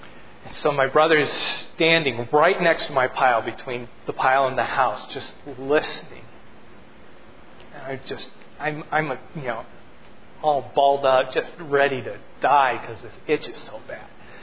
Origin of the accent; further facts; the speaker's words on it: Iowa, United States; And we grew up in Iowa with big, huge trees in our yard.